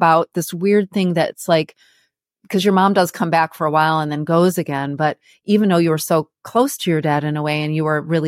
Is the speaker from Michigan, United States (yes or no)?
yes; Ann Arbor, Michigan, United States; and of course my hometown, Ann Arbor. Go Blue!